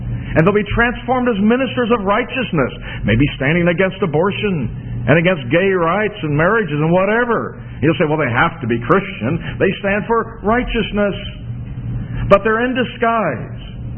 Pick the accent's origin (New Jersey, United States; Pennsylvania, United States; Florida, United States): Pennsylvania, United States; Pittsburgh; But the Pittsburgh Steelers, my hometown, where I was raised, they came to Dallas and they beat Dallas.